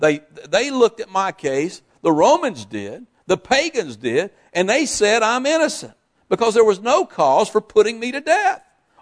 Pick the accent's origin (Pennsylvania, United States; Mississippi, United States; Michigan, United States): Mississippi, United States; Greenville; born there; You know, I was born in Greenville, Mississippi, but my heart is not for, I have nothing to do with Greenville, Mississippi.